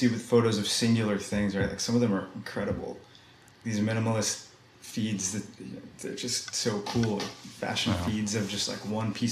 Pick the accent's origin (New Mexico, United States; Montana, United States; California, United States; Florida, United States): New Mexico, United States; Santa Fe; also born or lived in Los Alamos; And my family's from Santa Fe. I'm from Santa Fe, but the hospital there wasn't supposed to be very good back in the day.